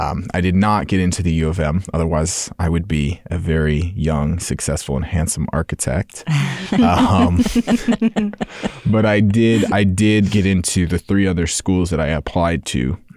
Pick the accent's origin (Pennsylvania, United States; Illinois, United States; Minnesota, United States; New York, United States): Minnesota, United States; St. Paul; I was born and raised in St. Paul for a good portion of my life and eventually had the opportunity and the privilege to move out to, you know, the suburbs